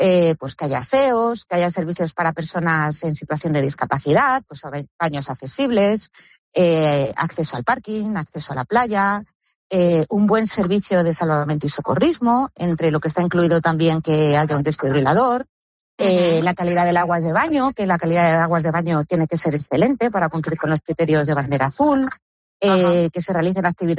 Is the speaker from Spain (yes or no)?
yes; Community of Madrid, Spain; yo como madrileña